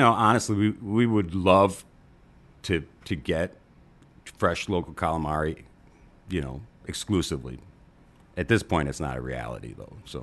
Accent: Chicago, Illinois, United States; I'm from Chicago.

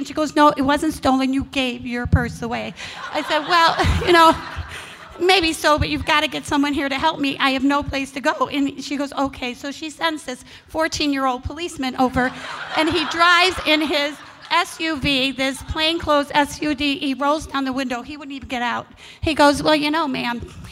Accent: Illinois, United States; I'm from Illinois. Don't mind that.

